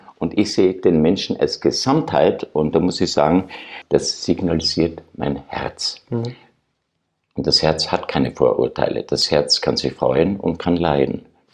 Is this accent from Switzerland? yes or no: no; Austria; now in Germany; ich habe es als Österreicher in Deutschland erlebt, es ist nicht so einfach.